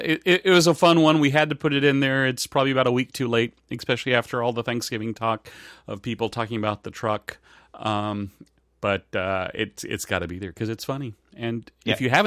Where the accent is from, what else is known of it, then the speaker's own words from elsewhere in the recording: Bavaria, Germany; growing up in Germany and spending a lot of time in Bavaria